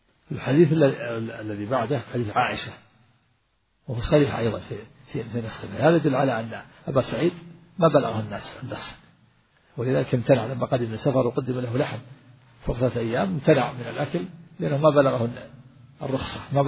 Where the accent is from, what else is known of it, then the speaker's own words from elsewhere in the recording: Najd, Saudi Arabia; وكان هذا إلى عهد قريب عندنا في نجد هنا يملحون، كنت وأنا صغير